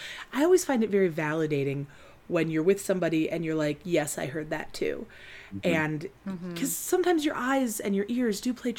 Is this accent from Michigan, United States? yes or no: yes; Benton Harbor, Michigan, United States; Of course, I grew up in Benton Harbor.